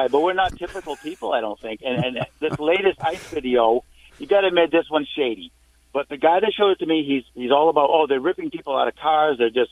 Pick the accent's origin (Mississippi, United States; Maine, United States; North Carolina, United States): Maine, United States; I'm from Maine here